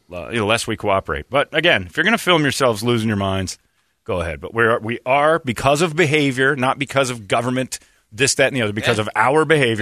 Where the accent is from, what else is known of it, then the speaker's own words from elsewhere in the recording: United States; You can't shut us down a second time. We're American, so we're going to start our own little restaurant right here in this parking lot